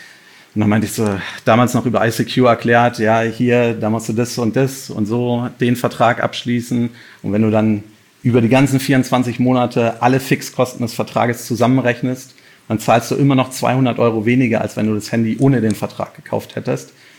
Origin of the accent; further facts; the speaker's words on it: Berlin, Germany; ich bin tatsächlich einer der wenigen Berliner